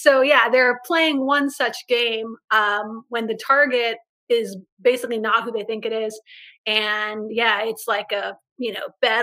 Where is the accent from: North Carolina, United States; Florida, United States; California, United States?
California, United States; also born or lived in London; I'm from Southern California. I lived in London for like 10 years, and I moved back to Southern California.